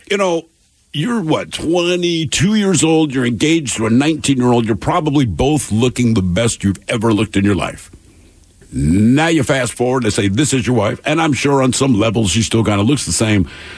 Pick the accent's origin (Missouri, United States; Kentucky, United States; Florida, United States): Missouri, United States; St. Louis; I love my hometown of St. Louis.